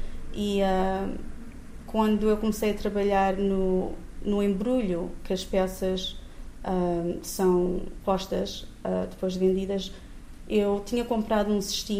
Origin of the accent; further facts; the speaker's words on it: Sofala, Mozambique; born there; um grupo de pessoas em Sofala, na província de Sofala, porque também queria que fosse da província onde nasci.